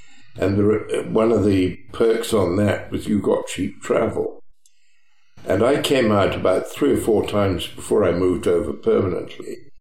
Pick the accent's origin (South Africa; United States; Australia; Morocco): Australia; Tasmania; born there; also born or lived in England; I was born in Tasmania in 1937. And so I'm Australian by birth. I'm not really much of a Tasmanian. I've lived in Tasmania for some years.